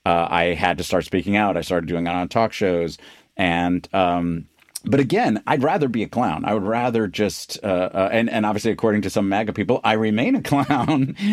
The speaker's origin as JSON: {"language": "English", "town": "New York City", "region": "New York", "country": "United States", "said": "You know, I come from New York City."}